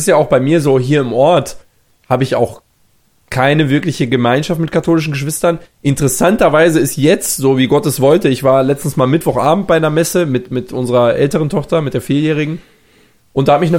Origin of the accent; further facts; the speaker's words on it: Bosnia & Herzegovina; dort, wo ich herkomme, im Süden Bosniens